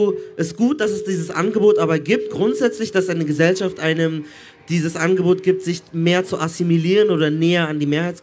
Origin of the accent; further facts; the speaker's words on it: Germany; ich bin als Deutscher geboren